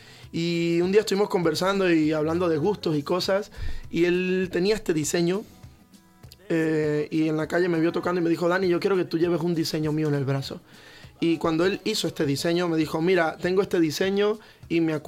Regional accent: Venezuela; moved away; yo cuando salí de Venezuela salí con mis hermanos.

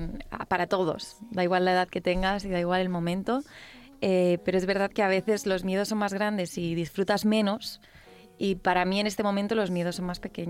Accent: Tres Cantos, Community of Madrid, Spain; Pues yo he vivido toda mi adolescencia y tal en Tres Cantos. Pero yo siempre salía por Madrid.

